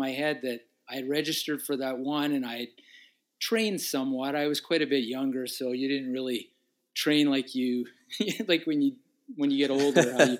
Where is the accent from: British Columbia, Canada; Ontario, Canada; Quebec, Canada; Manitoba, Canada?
Manitoba, Canada; Winnipeg; because since we were both born and raised in Winnipeg, we got the chance to run in front of our friends and family.